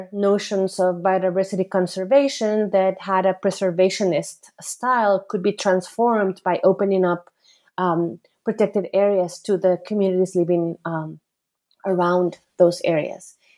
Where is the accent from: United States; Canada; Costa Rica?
Costa Rica; English is a second language; So I am originally from Costa Rica